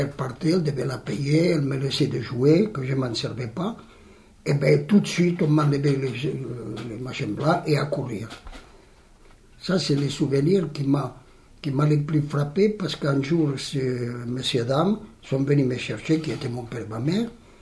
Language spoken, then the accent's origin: French; Catalonia, Spain; Vous savez, la nature en Catalogne, mon pays natal, c'est comme au Pays Basque de mon père, elle a une odeur.